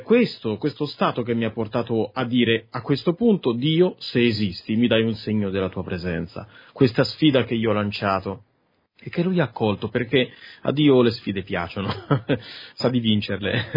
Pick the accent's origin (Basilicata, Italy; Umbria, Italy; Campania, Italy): Umbria, Italy; Perugia; io sono umbro, essendo umbro, perugino, doc